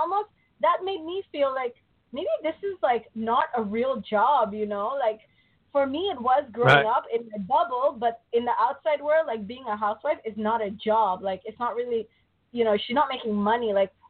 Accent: Barcelona, Catalonia, Spain; I am Indian by origin, but I was born and brought up in Barcelona, Spain, for those of you who don't know. And I grew up in a rather traditional Indian family.

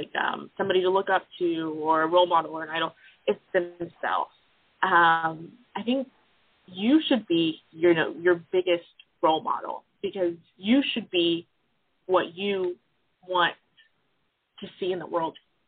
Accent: Lexington, Oklahoma, United States; born or raised there; also born or lived in Norman

